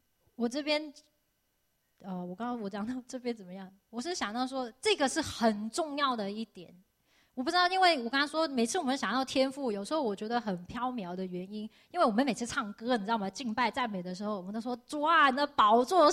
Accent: Hong Kong; 但是我是在香港长大的，在小时候家里就有佣人，那在香港这是很平常的事情

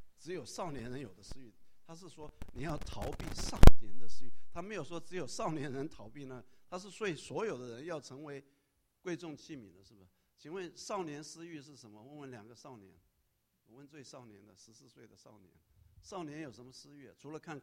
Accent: Taiwan; 我师母是从小在美国长大，我从小在台湾长大，所以差距很大。

